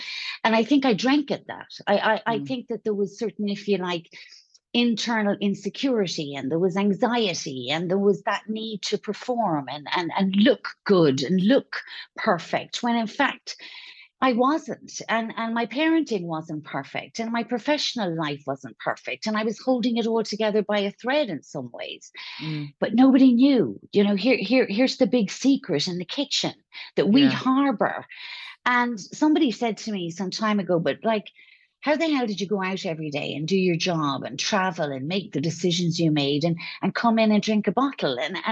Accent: Ireland; moved away as an adult; also born or lived in France; now in Spain; I'm Irish. Obviously, I'm not a native to Spain, but I have lived here for 8 years, and we were in France for 10 years before that. So I'm gone from Ireland 20 years.

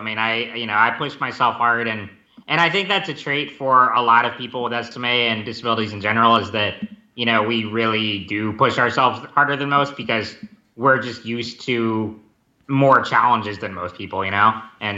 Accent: Cary, North Carolina, United States; I was born and raised in Cary, North Carolina, and I still live with my parents today.

